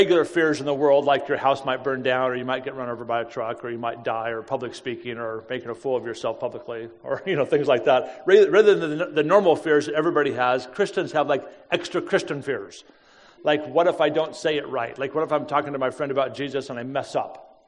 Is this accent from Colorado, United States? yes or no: yes; Denver, Colorado, United States; So it is a little painful to be here since I'm from Denver.